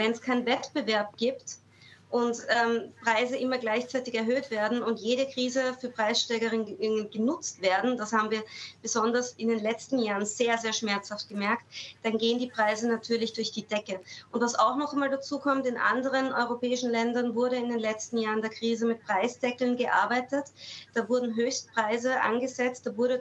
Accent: Austria; kosten in Italien 2 Euro weniger als bei uns in Österreich.

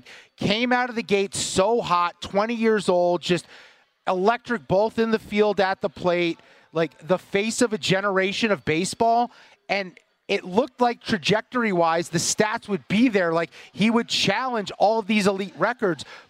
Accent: New York, United States; I remember being in my brother's room in my original house I grew up in New York, watching it happen on a TV like this big.

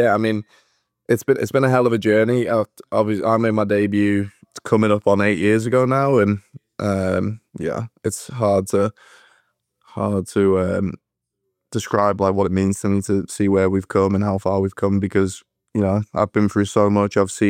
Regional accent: Liverpool, North West England, United Kingdom; but I grew up in Liverpool, and like a lot of people in Liverpool don't like the English national team.

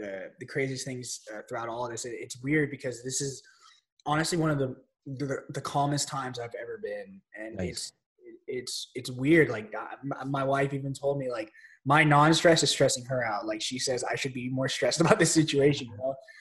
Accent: Chicago, Illinois, United States; born there; I was born in Chicago, Illinois, yeah.

